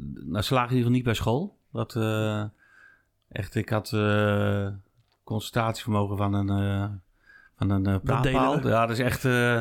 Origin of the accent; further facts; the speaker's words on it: Utrecht, Netherlands; Ik ben niet geboren in Kanaleiland. Ik ben geboren in Witte Vrouwen.